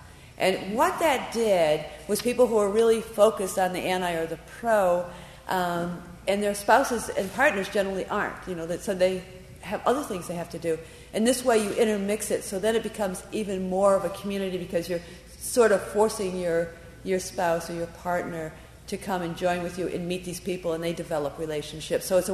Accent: Washington, District of Columbia, United States; because I'm from Washington, where the anthrax thing is a big deal.

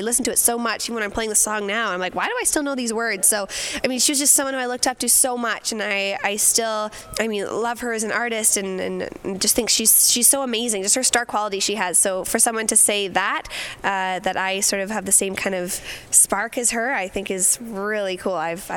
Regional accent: Abbotsford, British Columbia, Canada; Well, I mean, performing around like Abbotsford, my hometown, there would be like the occasional person who would recognize me places

